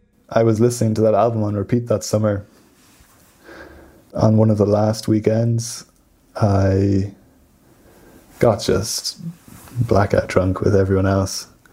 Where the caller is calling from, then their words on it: Dublin, Leinster, Ireland; Hey, I'm calling from Dublin